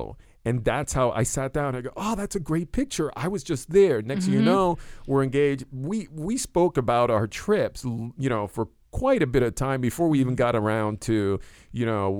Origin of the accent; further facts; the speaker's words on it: Florida, United States; also born or lived in Caribbean; now in New England, United States; for years, growing up in the Caribbean and in Florida, I didn't wear socks.